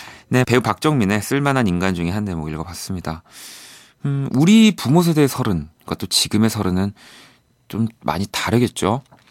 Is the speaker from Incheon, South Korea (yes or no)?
yes; Incheon, South Korea; 저는 인천 사람이라서